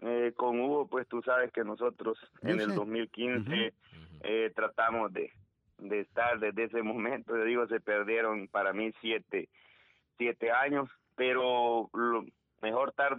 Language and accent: Spanish; El Salvador; nosotros como salvadoreños lo que nos queda es apoyarnos